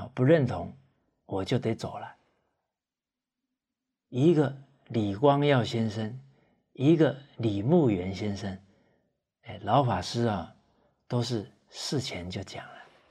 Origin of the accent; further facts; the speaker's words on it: Taiwan; 我在台湾土生土长啊，